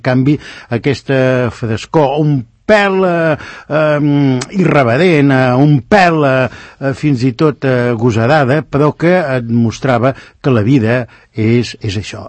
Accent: Valls, Catalonia, Spain; jo soc de Valls, de la comarca de l'Alt Camp

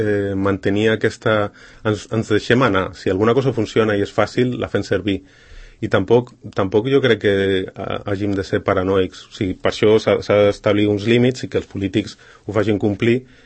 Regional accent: Madrid, Community of Madrid, Spain; jo sóc de Madrid

